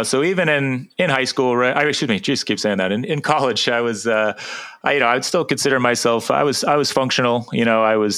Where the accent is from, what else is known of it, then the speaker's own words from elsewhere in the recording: Massachusetts, United States; Growing up in Massachusetts, the Boston Marathon is always, you know, something I had gone to and watched as a kid